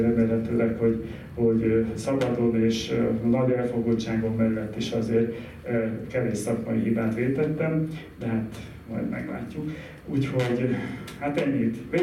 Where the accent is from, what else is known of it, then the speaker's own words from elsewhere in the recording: Nagykanizsa, Zala, Hungary; magam is vidéki lévén, nagykabizsai lévén